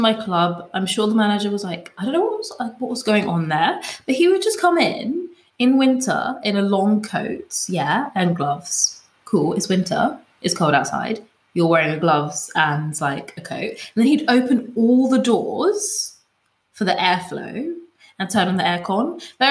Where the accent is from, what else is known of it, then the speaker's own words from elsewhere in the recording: London, United Kingdom; because I'm also from London, like I find it easier to talk to people